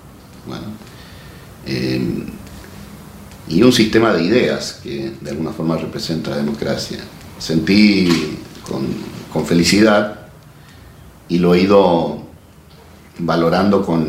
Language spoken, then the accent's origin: Spanish; Eugenio Bustos, Mendoza, Argentina; Entonces llegué a mi pueblo, llegué a Eugenio Bustos